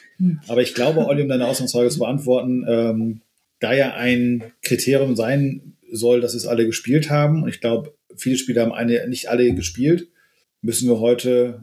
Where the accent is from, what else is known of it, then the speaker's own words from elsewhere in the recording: Bavaria, Germany; Ich als Franke